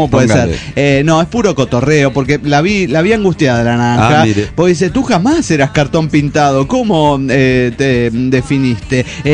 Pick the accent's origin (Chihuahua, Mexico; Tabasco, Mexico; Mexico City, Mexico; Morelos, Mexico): Morelos, Mexico; Axochiapan; de Axochiapan, Morelos, México.